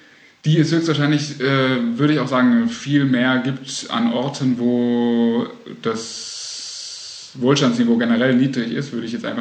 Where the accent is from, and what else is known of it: Baden-Württemberg, Germany